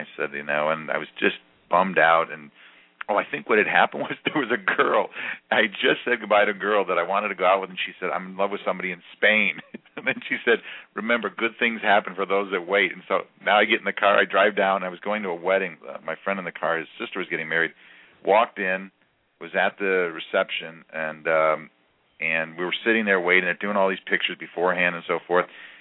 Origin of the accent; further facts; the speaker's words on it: Greece; and I'm Greek, and I had been looking for a Greek wife for years.